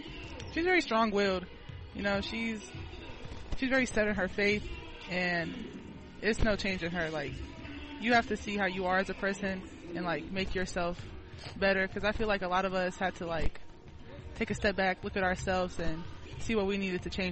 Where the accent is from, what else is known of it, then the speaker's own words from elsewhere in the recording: Greensboro, North Carolina, United States; Yes, I do. I'm from Greensboro.